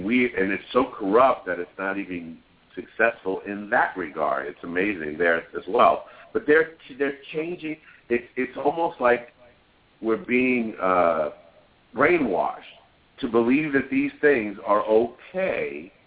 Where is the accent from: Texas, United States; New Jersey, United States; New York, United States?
New York, United States; New York City; Now, I'm from New York City.